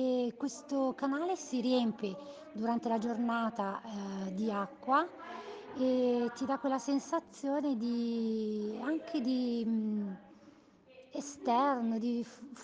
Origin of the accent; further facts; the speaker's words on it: Settimo Milanese, Lombardy, Italy; sono di Settimo Milanese, abito a Vighignolo, che è una frazione